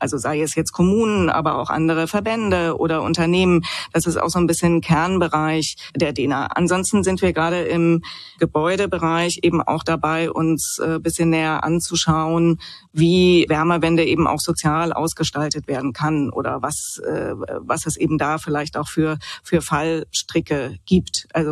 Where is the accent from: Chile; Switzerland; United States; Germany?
Germany; Southern Germany; ich komme aus Süddeutschland